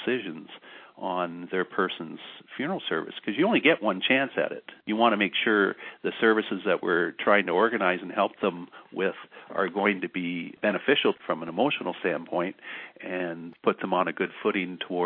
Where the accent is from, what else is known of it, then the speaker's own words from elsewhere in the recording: Guelph, Ontario, Canada; I worked at a funeral home in Kitchener for 5 years. And then when I started here in 85, of course, growing up in Guelph, I knew a lot of the people coming through the door.